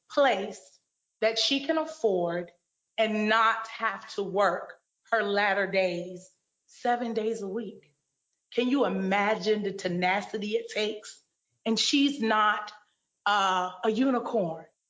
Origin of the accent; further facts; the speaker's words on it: Miami, Florida, United States; I am a product of the 5th District. I grew up in Tatumville, Liberty City, Sylvan Terrace, 49th and Barnard High School.